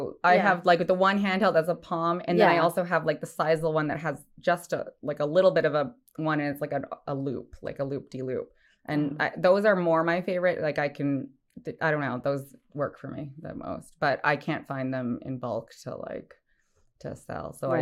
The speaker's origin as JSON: {"language": "English", "town": "Montreal", "region": "Quebec", "country": "Canada", "tie": "born or raised there", "moved": "as an adult", "lives_now": "United States", "said": "And I grew up in Montreal"}